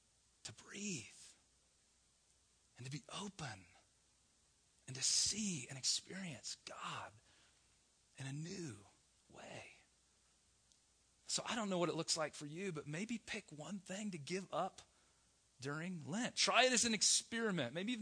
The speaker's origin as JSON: {"language": "English", "region": "the South", "country": "United States", "said": "I'm from the South. We drink sweet tea."}